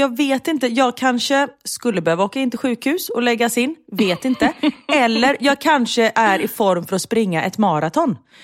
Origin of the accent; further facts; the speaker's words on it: Gothenburg, Västra Götaland County, Sweden; Vi är ändå göteborgare